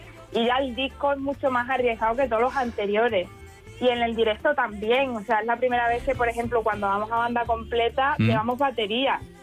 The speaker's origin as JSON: {"language": "Spanish", "town": "Peñarroya-Pueblonuevo", "region": "Andalusia", "country": "Spain", "tie": "born or raised there", "said": "En mi pueblo, donde yo nací, que se llama Peñarroya, Pueblo Nuevo, tocamos en octubre"}